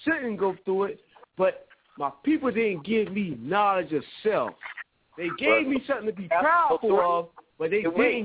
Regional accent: Georgia, United States; I'm a reader. There's a lot of avid readers in the South now. I'm from Georgia.

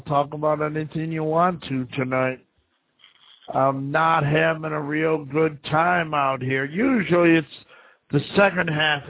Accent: Buffalo, New York, United States; You know, I was from Buffalo, born and raised

